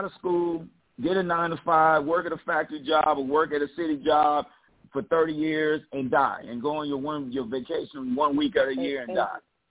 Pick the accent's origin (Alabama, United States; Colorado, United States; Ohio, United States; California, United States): Ohio, United States; Toledo; Back when I was in high school, I grew up in Toledo, Ohio.